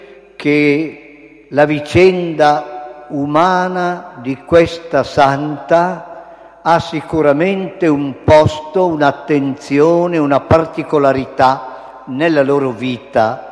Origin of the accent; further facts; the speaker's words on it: Magenta, Lombardy, Italy; quando ero seminarista a Magenta, nel mio paese di origine, dove io ho celebrato la prima messa